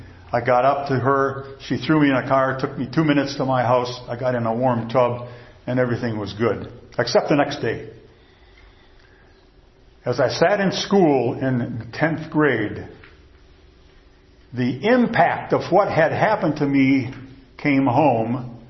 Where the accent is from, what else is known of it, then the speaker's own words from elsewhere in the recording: Michigan, United States; Most of you know that I came from the North Country, where they have 11 months of winter and 1 month of bad snow in Michigan.